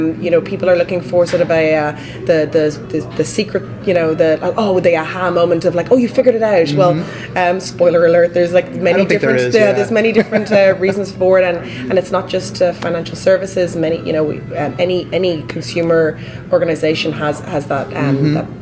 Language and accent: English; Canada; now in United States; and I'm the Canadian blow-in to the American system as well